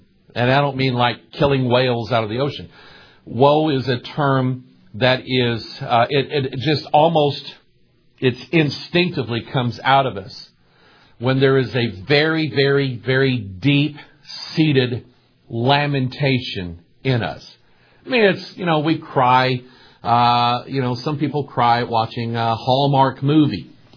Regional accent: Arkansas, United States; born there; You have to remember, I was born in Arkansas. We don't talk right.

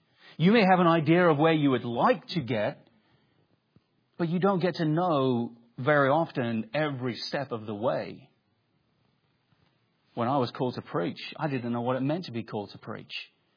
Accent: England, United Kingdom; I grew up in England.

